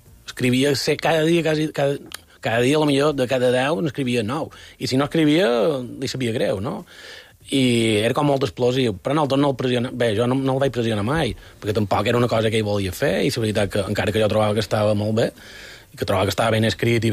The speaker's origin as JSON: {"language": "Catalan", "town": "Campanet", "region": "Balearic Islands", "country": "Spain", "said": "Sí, perquè jo som de Campanet."}